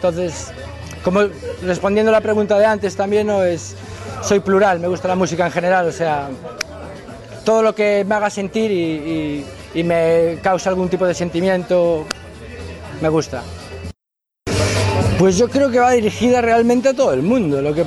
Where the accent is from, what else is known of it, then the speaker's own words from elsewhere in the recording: Lugo, Galicia, Spain; Soy de Lugo, de Lugópolis.